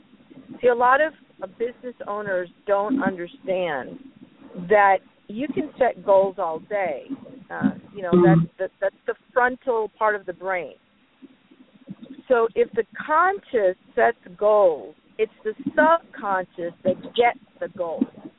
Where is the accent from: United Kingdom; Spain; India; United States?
India; born there; I was born in India, and I've always been an entrepreneur.